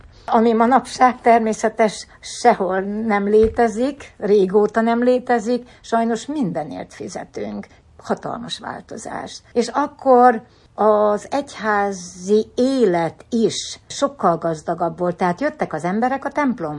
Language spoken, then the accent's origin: Hungarian; Zalău, Sălaj, Romania; moved away as an adult; now in Miami, United States; Én Erdélyből származom, Zilahról jöttem ezelőtt 33 évvel.